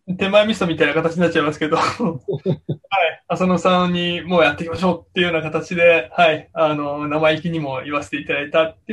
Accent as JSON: {"language": "Japanese", "region": "Tokyo", "country": "Japan", "tie": "born or raised there", "said": "逆に僕はもう東京生まれ東京育ちであんまり地域密着はしてないので"}